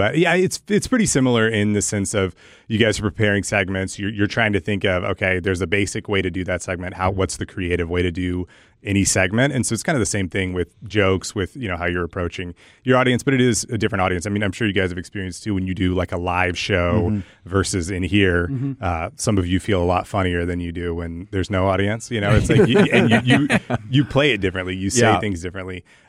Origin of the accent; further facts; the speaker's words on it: Tyler, Texas, United States; I'm from Tyler, I grew up in Tyler, Texas. Mm-hmm. I don't have an accent